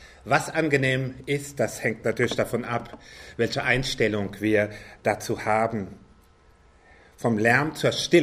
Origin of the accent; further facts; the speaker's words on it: Rhineland-Palatinate, Germany; born there; accent: Palatine; now in Sauerland, Germany; Ich komme aus dem Sauerland. Das ist unterhalb von Dortmund, oberhalb von Siegen. Bin aber gebürtiger Pfälzer, wie man am Slang hört.